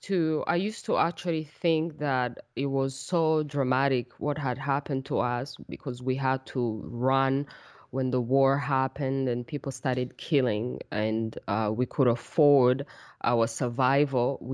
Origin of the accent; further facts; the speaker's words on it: Rwanda; also born or lived in Nairobi, Kenya; I was born and raised in Rwanda, and also had an opportunity to travel as a child, as young, and also live in Kenya, in Nairobi